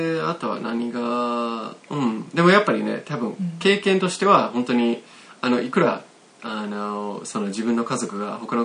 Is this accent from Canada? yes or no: yes; Kitchener, Ontario, Canada; で僕は、まあ、トロントじゃなくてあのキッチナーっていう、まあ、うん、人口が20万人ぐらいの町で生まれ育ったんだけど